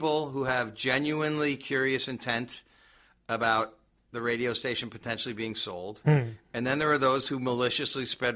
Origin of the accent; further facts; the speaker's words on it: New York City, New York, United States; Well, I'm an East Coast guy. I will say that. Born and raised in New York City.